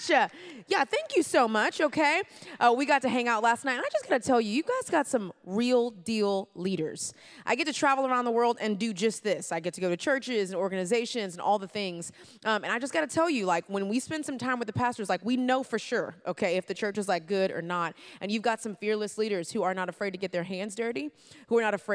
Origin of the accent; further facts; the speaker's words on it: Houston, Texas, United States; also born or lived in Atlanta; Now, I'm originally from Houston, Texas.